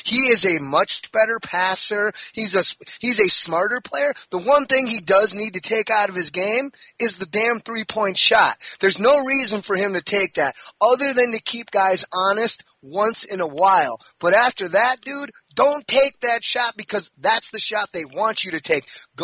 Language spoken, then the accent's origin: English; Milwaukee, Wisconsin, United States; now in Phoenix, United States; my hometown team, the place I love, Cream City, Milwaukee, Wisconsin, born and raised in that great state of Wisconsin and grew up in Milwaukee. So at the end of the day, that's where my loyalty is, man. I live in Phoenix, Arizona.